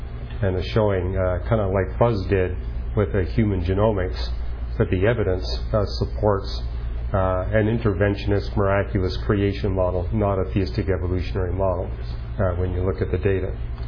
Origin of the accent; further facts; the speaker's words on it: Vancouver, British Columbia, Canada; Since my hometown is Vancouver, and that's where we're taking off from